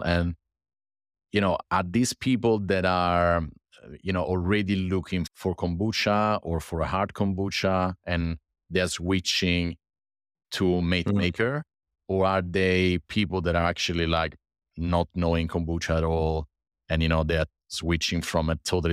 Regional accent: Rome, Lazio, Italy; I'm from Rome, and of course, like all roads lead to Rome.

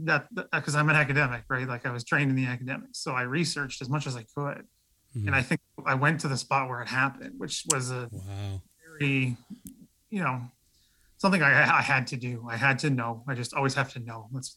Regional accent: Canada; obviously support Canadian because I am Canadian, work in Canada and everything.

